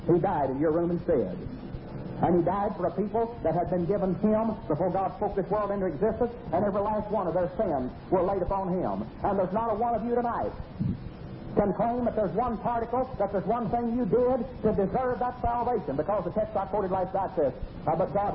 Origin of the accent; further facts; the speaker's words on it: Graham, Texas, United States; In my hometown of Graham, Texas, I talked to a medical doctor out at home.